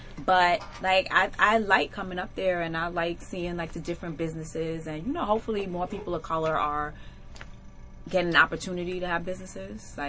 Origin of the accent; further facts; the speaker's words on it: Harlem, New York, United States; I'm from Harlem.